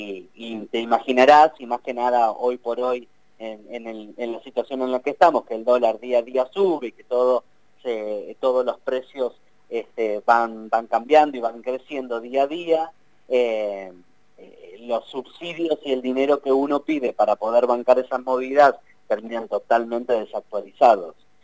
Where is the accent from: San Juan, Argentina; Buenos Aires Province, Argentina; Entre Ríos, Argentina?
Buenos Aires Province, Argentina; Chascomús; now in La Plata, Argentina; nosotros somos de Chascomús, pero hace ya 10 o 12 años que trabajamos en la ciudad de La Plata y uh-huh. nos consideramos también platenses.